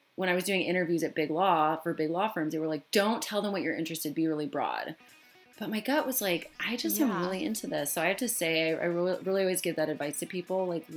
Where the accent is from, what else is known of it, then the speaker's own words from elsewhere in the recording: Michigan, United States; So you can have a token for a small community, let's say where I grew up in Michigan